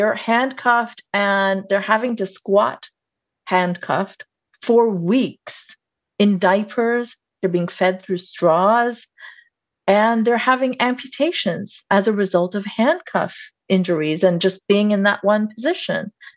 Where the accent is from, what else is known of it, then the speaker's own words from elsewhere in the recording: Saudi Arabia; growing up in Saudi Arabia, you think, especially as someone who's critical of it, you think, wow, this is a very oppressive country